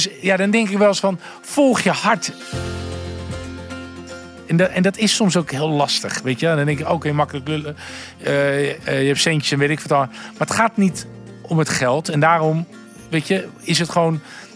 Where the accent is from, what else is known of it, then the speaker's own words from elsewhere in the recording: Gouda, South Holland, Netherlands; now in Amsterdam, Netherlands; Ik kom uit Gouda. En ik heb een onwijs fijn, warm gezin. Maar ja, het is, ik ben nu ook in Amsterdam.